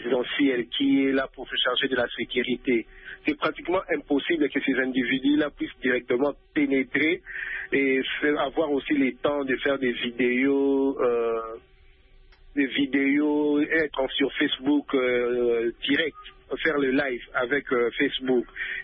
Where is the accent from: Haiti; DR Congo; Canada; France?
DR Congo; parce que d'abord, je suis de la République démocratique du Congo.